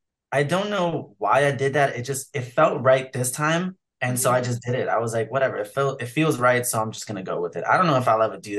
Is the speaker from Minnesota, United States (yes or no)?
no; New York City, New York, United States; Like I grew up in Harlem, New York City.